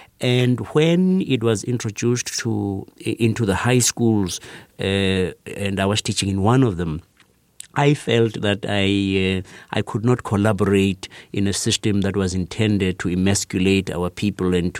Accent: Johannesburg, Gauteng, South Africa; I grew up in the province called the Transvaal, which is one of the four provinces of the Republic of South Africa, mainly in and around Johannesburg.

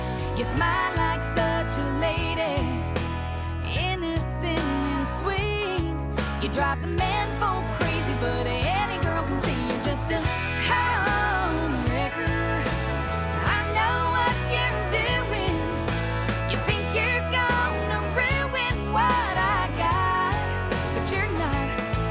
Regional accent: Pocahontas, Illinois, United States; I was raised in Pocahontas, Illinois.

